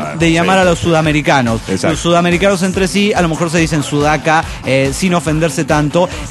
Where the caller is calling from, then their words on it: Tijuana, Baja California, Mexico; de Tijuana.